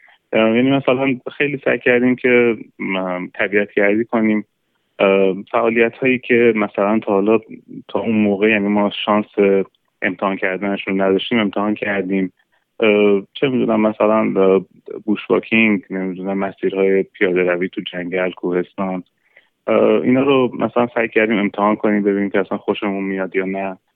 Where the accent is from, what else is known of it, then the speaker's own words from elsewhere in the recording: Rasht, Gilan, Iran; now in Australia; من چون خودم توی شهر نسبتا بزرگی تو ایران تو شهر رشت بزرگ شدم،